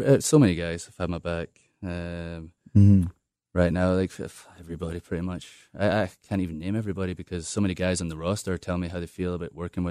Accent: United States; Yeah, I grew up in WWE. I grew up in America and, you know, saw them almost like parent figures, which, right, hurts as well.

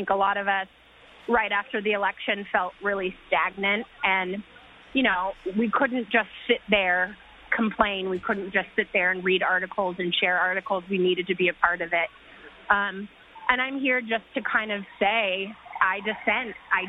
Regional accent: Portland, Oregon, United States; now in Sacramento, United States; I am born and raised in Portland, living in Sacramento, and here with a group of us in D.C.

